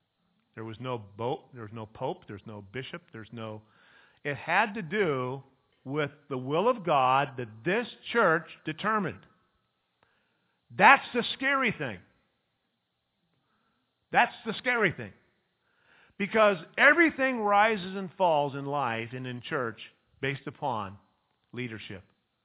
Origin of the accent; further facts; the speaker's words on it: Ukiah, California, United States; I grew up in Ukiah, came to Christ as a teenager